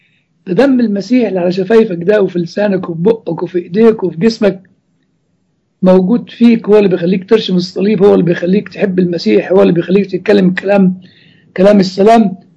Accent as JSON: {"language": "Arabic", "country": "Germany", "second_language": "Arabic", "said": "أنا راجل ألماني يعني"}